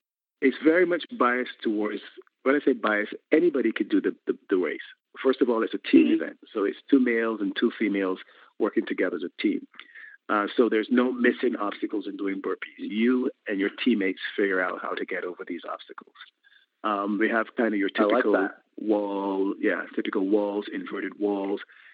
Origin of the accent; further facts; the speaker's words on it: Barbados; I'm in Barbados, I'm from Barbados, and I own a health club here in Barbados called Surfside Wellness Center